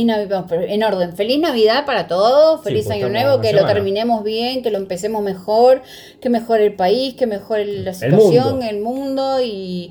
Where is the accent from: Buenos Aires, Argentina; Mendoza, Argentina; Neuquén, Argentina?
Buenos Aires, Argentina; Pero yo soy muy porteña.